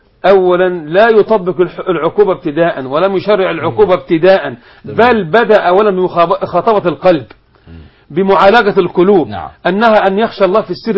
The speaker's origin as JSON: {"language": "Arabic", "country": "Egypt", "said": "طب هل ينفع في الدنيا يعني التعليم عندنا في مصر يخرج فعلا اجيالا تقيم بلدا متحضره قويه متمدنه"}